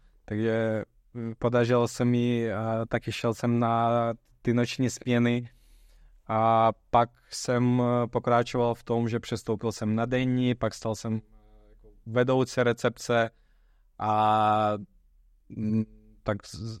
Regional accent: Ukraine; Czech is a second language; jsem první z Ukrajiny, nebo já nevím, z bývalého Sovětského svazu, kdo stal senior manažerem v naší společnosti

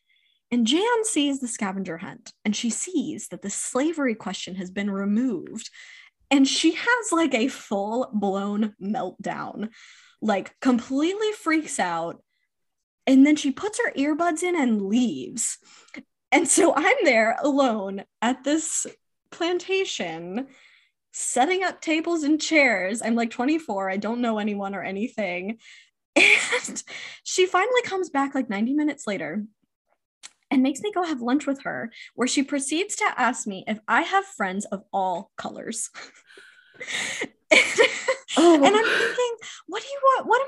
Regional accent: Charleston, South Carolina, United States; So we're both from Charleston, which listeners know. And there's a lot of plantations there.

